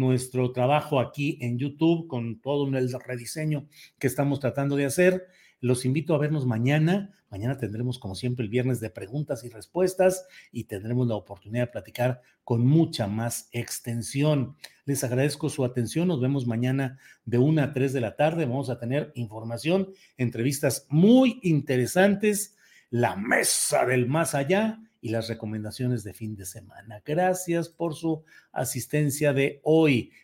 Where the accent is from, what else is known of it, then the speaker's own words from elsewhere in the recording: Torreón, Coahuila, Mexico; saludos desde el meritito Torreón. Torreón, Coahuila, mi tierra natal.